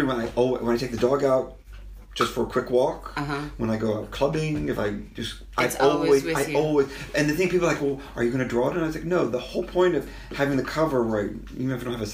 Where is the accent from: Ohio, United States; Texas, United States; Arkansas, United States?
Arkansas, United States; also born or lived in Germany; Well, I'm from Arkansas. Right, my family's from Arkansas, but I grew up on a military basis because my dad was in the military. So my first memories are of Germany.